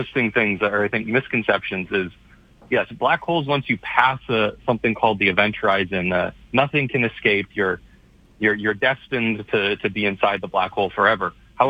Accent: Calgary, Alberta, Canada; I'm from Calgary, so and Canadian

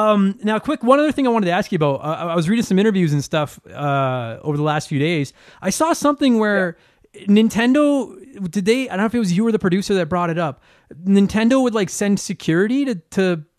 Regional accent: Calgary, Alberta, Canada; Like, I grew up in Calgary.

